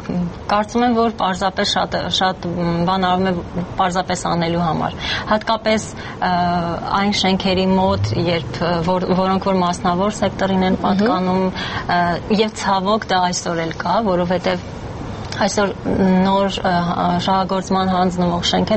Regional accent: Yerevan, Armenia; որպես երևանցի դա ինձ իսկապես գեղագիտական հաճույք է պատճառում

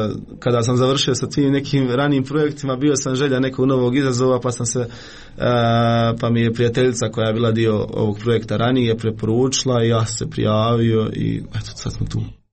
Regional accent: Foča, Republika Srpska, Bosnia & Herzegovina; Ja sam iz Foče, to jest iz Miljevine kod Foče, imam 23 godine.

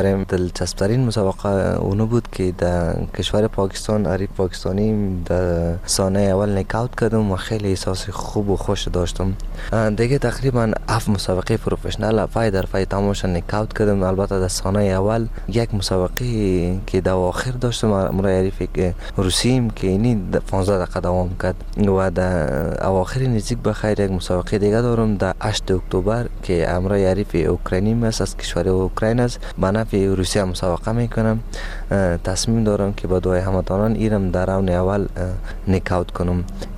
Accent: Afghanistan; ما افغان هستم، نمایندگی از پرچم افغانستان و از سرود ملی میکنم

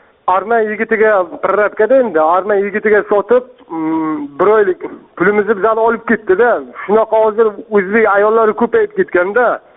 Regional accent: Qashqadaryo Region, Uzbekistan; O'zbekistonni Qashqadaryo viloyatidan

